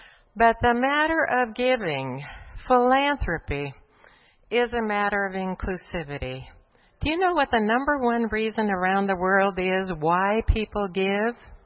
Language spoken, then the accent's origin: English; Bolivia; Whereas I grew up in Bolivia, where very frankly the Catholic Church had a lot to do with getting people into the habit of giving, even outside of the church.